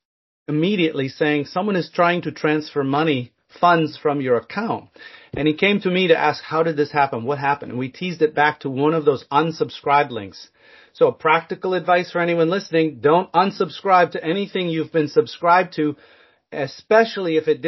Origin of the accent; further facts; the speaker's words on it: Canada; Oh, yes. I'm Canadian, I have to admit. So I grew up playing hockey.